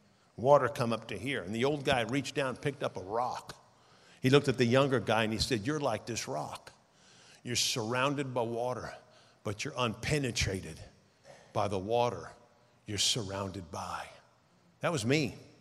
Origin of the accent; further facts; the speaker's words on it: California, United States; I was raised in Northern California.